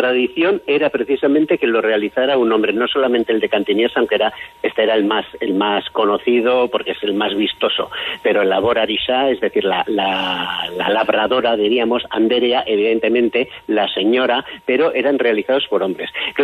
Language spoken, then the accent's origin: Spanish; Irún, Basque Country, Spain; además yo soy de Irún